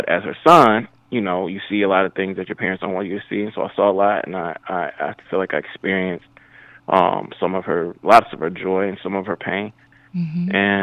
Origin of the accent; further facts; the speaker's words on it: Jackson, Mississippi, United States; I loved growing up in Jackson, Mississippi. You know what I mean? Like I knew that I was from a region that a lot of the rest of the country looked down upon